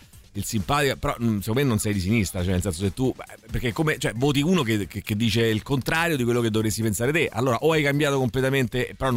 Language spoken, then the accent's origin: Italian; Rome, Lazio, Italy; Siamo di Roma, dai, bellissimo, dai, perché no?